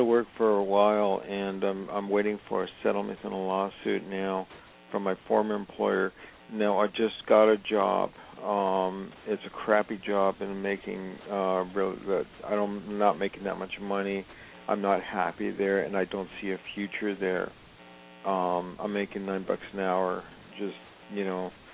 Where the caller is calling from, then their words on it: Los Angeles, California, United States; Oh, I'm sorry. I'm calling from Los Angeles.